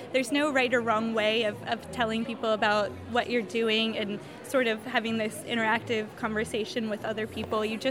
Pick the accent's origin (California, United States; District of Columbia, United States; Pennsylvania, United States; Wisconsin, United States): District of Columbia, United States; Washington; now in Edinburgh, United Kingdom; I'm from Washington, D.C. originally, and I'm a student at the University of Edinburgh